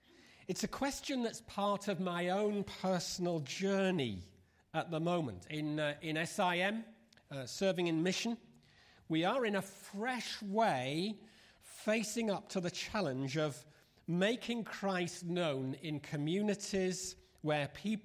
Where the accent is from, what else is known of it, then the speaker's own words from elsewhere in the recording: England, United Kingdom; now in New York, United States; And you can hear it in my accent when I talk.